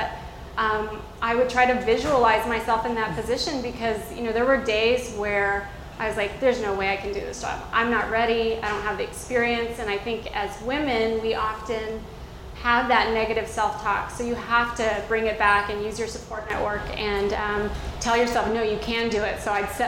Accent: Albuquerque, New Mexico, United States; I'm from Albuquerque, New Mexico, and I met the congresswoman there

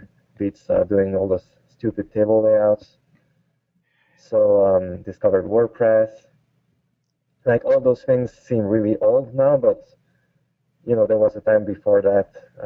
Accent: Paris, Île-de-France, France; English is a second language; I'm French. I grew up in Paris, France.

